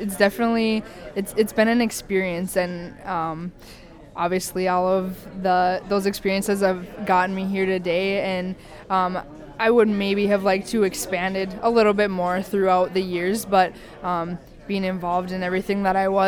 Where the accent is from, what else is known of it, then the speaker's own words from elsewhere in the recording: Carrington, North Dakota, United States; So I am from Carrington, North Dakota, representing the Carrington FFA chapter